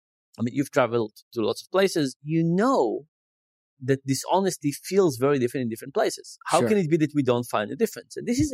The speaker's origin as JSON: {"language": "English", "country": "Israel", "tie": "born or raised there", "said": "I grew up in Israel."}